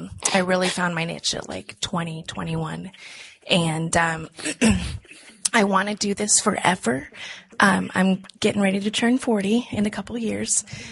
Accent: Ukraine; English is a second language; I myself am from Ukraine, so English is my second language.

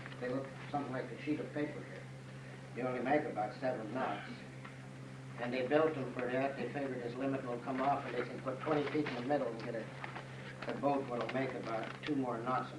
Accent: Sand Point, Alaska, United States; I'm from Sandpoint out in the Shumigan Islands.

